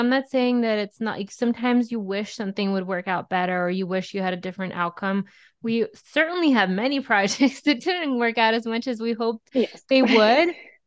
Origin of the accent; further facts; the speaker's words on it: Russia; English is a second language; now in United States; So I grew up in Russia. And when I moved to America, that became like a really big outlet for me.